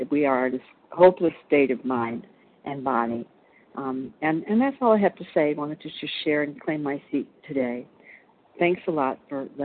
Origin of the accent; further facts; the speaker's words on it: Illinois, United States; I'm from Illinois.